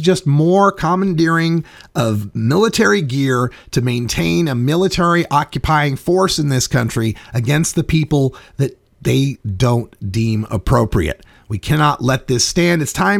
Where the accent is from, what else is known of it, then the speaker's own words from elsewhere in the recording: Oregon, United States; Here's the one from Polk County, Oregon, here in my home state of Oregon.